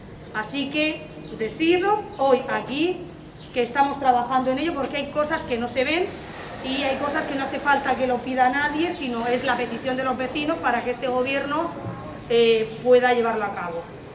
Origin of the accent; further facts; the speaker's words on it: Pozo Estrecho, Region of Murcia, Spain; estoy en mi pueblo y pues estoy orgullosa de todo el cambio que ha dado Pozo Estrecho